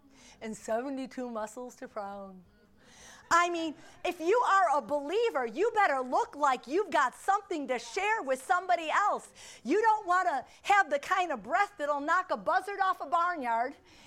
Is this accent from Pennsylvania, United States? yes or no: yes; Pennsylvania, United States; born there; I was born in Pennsylvania, so I almost, you know, became Amish.